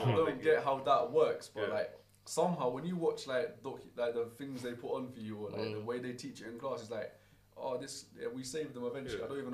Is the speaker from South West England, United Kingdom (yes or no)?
no; South East England, United Kingdom; Like primary school for me, obviously growing up in Kent